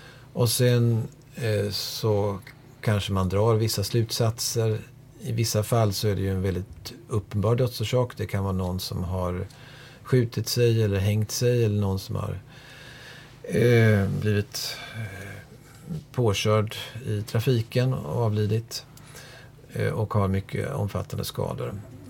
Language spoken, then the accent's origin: Swedish; Linköping, Östergötland, Sweden; Jag kommer för övrigt från Linköping.